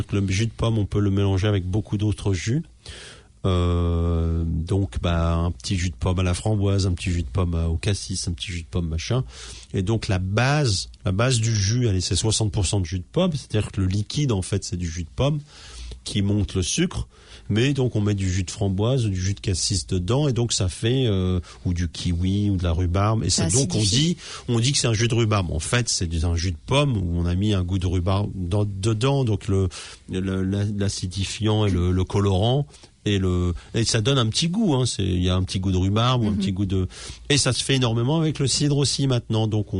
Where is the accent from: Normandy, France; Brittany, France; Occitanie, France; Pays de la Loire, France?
Normandy, France; Moi je suis normand